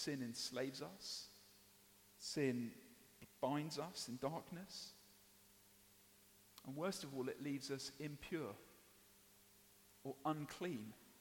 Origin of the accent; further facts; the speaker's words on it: United Kingdom; We're British.